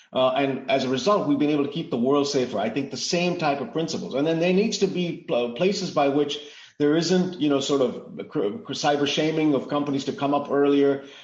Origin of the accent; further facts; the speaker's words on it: India; In the 1980s, I grew up in India.